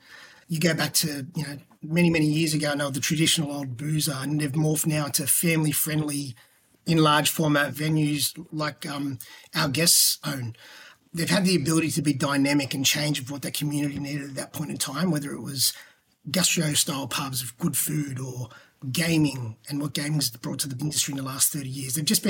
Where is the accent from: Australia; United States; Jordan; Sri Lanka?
Australia; growing up in Australia, who doesn't love a pub?